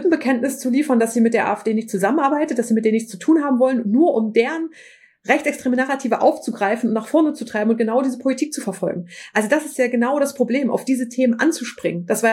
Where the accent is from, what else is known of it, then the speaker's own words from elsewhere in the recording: Merseburg, Saxony-Anhalt, Germany; born there; Also Merseburg zum Beispiel, wo ich geboren bin